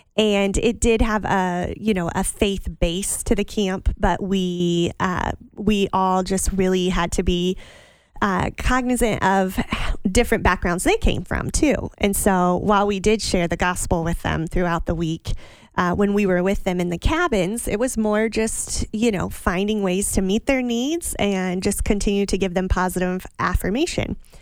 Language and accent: English; Ohio, United States; I was a counselor and part of the camp in my hometown of Northwest Ohio for over 10 years.